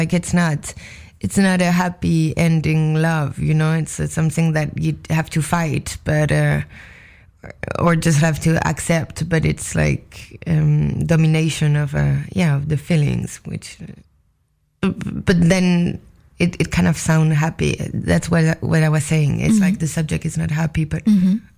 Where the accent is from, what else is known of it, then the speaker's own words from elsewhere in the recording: Paris, Île-de-France, France; English is a second language; I was born and raised in Paris.